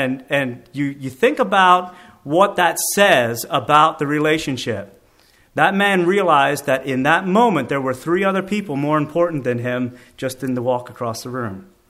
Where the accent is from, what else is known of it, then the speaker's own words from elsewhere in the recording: Lebanon, Pennsylvania, United States; I'm from Lebanon.